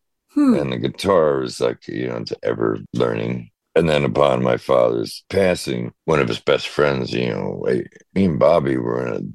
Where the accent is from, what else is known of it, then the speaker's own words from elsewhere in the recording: New Jersey, United States; That was growing up in Jersey.